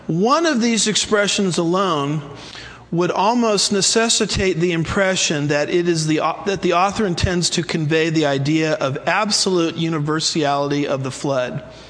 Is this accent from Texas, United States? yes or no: no; California, United States; And I'm from California. It took me about 10 years to figure out what they were talking about.